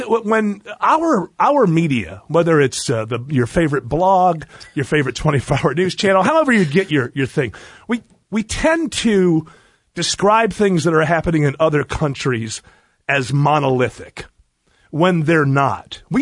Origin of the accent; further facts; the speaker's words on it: New York, United States; born there; I mean, I'm a Falcons fan, but I was born in Western New York, and I'm a Bills fan.